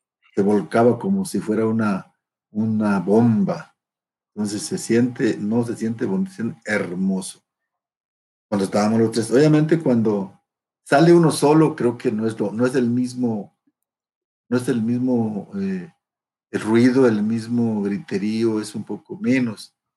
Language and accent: Spanish; Mexico; porque pues, somos mexicanos, no somos americanos.